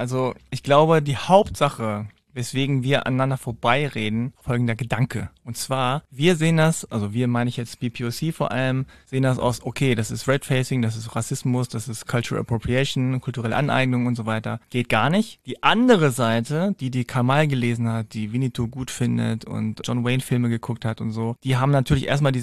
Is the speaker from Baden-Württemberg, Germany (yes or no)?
no; Hanover, Lower Saxony, Germany; in Hannover, meiner Heimatstadt